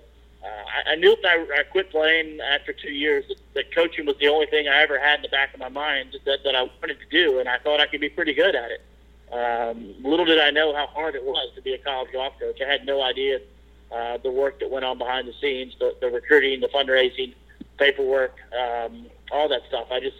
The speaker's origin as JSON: {"language": "English", "town": "Memphis", "region": "Tennessee", "country": "United States", "tie": "born or raised there", "said": "we had a great course that I grew up in Memphis, Tennessee, a place called Windyke Country Club"}